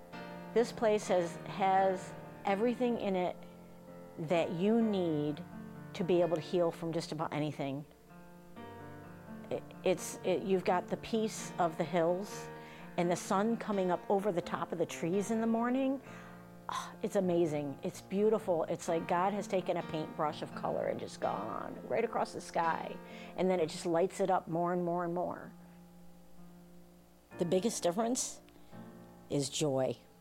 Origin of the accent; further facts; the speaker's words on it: Houston, Texas, United States; born there; also born or lived in Northern New York / Ithaca; I am 51 years old, and I was born in Houston, Texas, but most recently I am from Northern New York and then Ithaca.